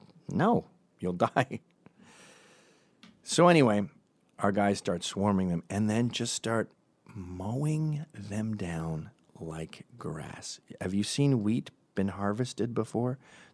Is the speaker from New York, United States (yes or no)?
yes; New York City, New York, United States; Because Portland has brutal gun laws, as does my hometown of New York City.